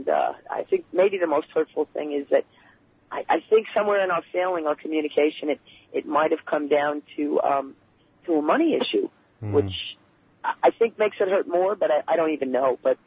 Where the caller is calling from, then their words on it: Syosset, New York, United States; I'm in Syosset.